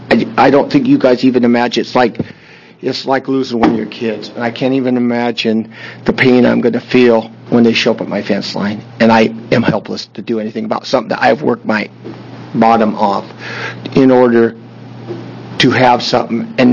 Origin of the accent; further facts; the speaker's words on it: Roseburg, Oregon, United States; Mr. Chairman and members … I'm a rancher from Roseburg, Oregon.